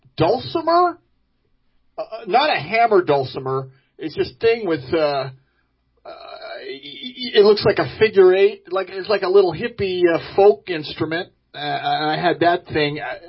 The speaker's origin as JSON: {"language": "English", "town": "Orange County", "region": "New York", "country": "United States", "tie": "born or raised there", "said": "I was from Orange County, New York."}